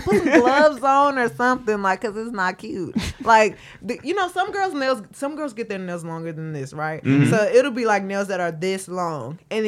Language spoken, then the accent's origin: English; Houston, Texas, United States; But I don't even feel like I sound like I'm from Houston, but people always tell me all the time, like, you have an accent.